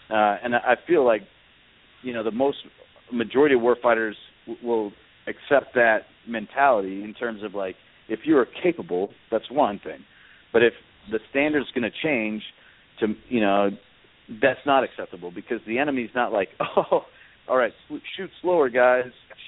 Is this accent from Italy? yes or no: no; Canada; now in United States; as everyone knows, I'm from Canada, and I came to the United States because I love the opportunity that America stands for.